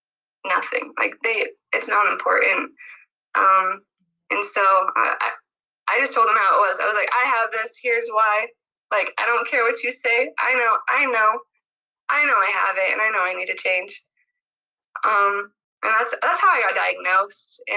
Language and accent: English; Utah, United States; now in California, United States; I'm from Utah. I live in California.